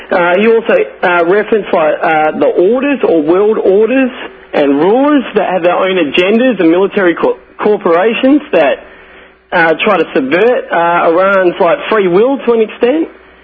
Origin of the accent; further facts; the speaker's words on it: Australia; I'm from Australia, mate.